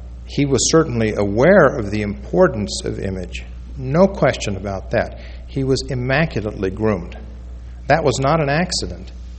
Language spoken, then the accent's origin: English; Los Angeles, California, United States; I grew up in the church. I was born in 1948. But I grew up in Los Angeles, so I never met President McKay.